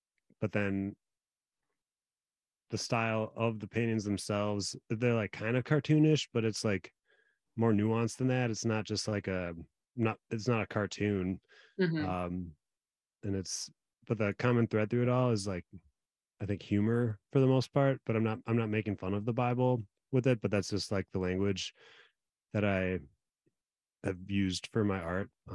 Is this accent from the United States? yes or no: yes; Eau Claire, Wisconsin, United States; now in Minneapolis, United States; I'm not from here. I grew up in Eau Claire, Wisconsin, but I've been here since 2006.